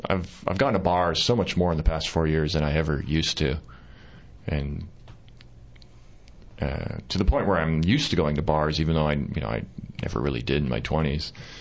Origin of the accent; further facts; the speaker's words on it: Canada; born there; also born or lived in United States; I was living in the U.S., and I was born in Canada, I'm Canadian, and I lived in the United States for a long time without actually having a green card